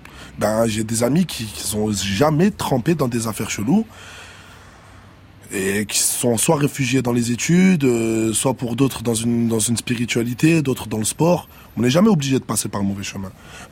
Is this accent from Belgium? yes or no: no; Grand Est, France; now in Marseille, France; La mer, je viens de Lorraine, il n'y a pas trop de mer là-bas de base.